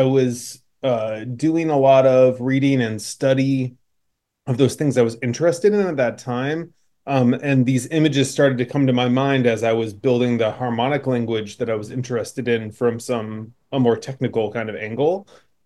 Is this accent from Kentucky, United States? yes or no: no; Indiana, United States; there was a strong Suzuki program in my hometown in Indiana. So I was surrounded by other people with a lot of musical interest. I grew up in the Mennonite church as well.